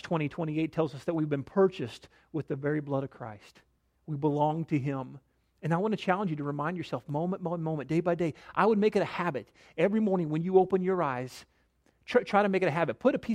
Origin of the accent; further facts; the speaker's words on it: Kansas, United States; But I'm a Kansas boy. I was born in Kansas. I've been a Jayhawks fan my whole life